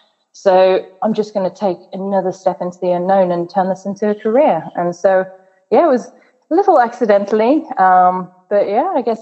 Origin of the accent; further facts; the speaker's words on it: South Africa; when I was about 6 or 7, I was growing up in South Africa, and it was quite an outdoors country